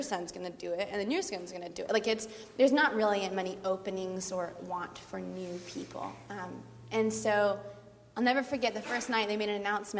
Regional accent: South Carolina, United States; And I just know, we're from South Carolina, like I said, and a lot of the churches there are very traditional.

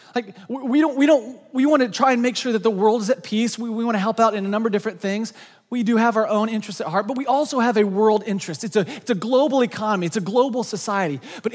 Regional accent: Branson, Missouri, United States; I'm from Branson, Missouri, the great metropolis of Branson, Missouri. It's awesome. You go there when you're like 65 and hang out. It's just an old people mecca. And so I grew up in Branson.

